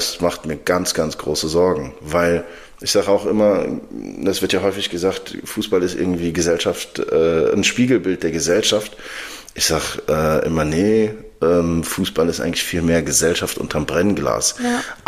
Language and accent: German; Sudan; ich komme gebürtig aus dem Sudan, nach über 2 Jahren Krieg in meinem Heimatland